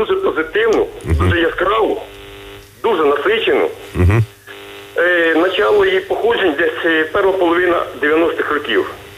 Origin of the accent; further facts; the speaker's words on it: Cherkasy Oblast, Ukraine; Я з Черкащини.